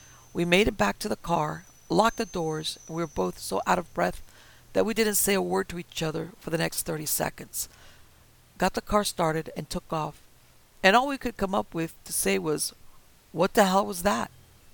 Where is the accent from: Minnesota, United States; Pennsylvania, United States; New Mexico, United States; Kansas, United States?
Minnesota, United States; knew about every gravel road within 100 miles of my hometown, close to Fargo, North Dakota, but on the Minnesota side.